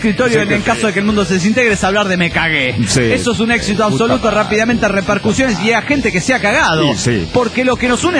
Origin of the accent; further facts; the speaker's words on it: Morelia, Michoacán, Mexico; de Morelia, Michoacán.